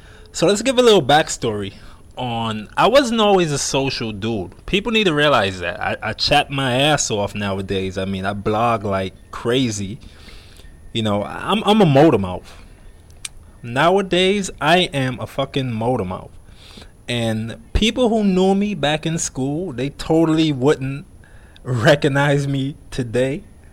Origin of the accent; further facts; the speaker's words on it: New York City, New York, United States; I used to play in the parks and in the Bronx, you know, where I grew up in New York.